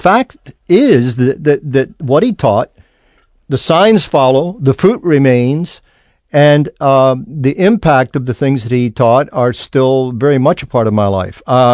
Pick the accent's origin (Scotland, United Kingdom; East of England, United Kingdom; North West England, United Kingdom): Scotland, United Kingdom; And, of course, I was from Scotland